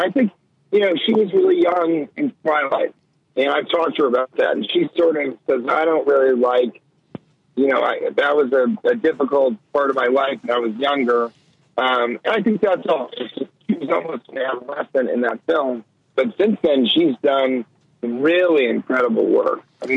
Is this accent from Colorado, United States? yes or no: yes; Colorado, United States; It's my people, you know. I'm from Colorado. I love doing comedy in Wisconsin.